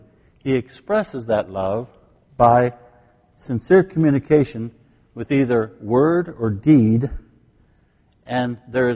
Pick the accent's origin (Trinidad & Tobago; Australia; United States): United States; Kansas; Well, I'm from Kansas, and one of the great lessons that I got in college was how to ballroom dance.